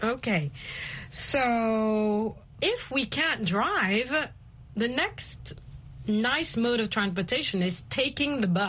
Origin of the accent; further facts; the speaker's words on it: Kenya; I grew up with a lot of bicycles where I grew up in Kenya, a lot of bicycles.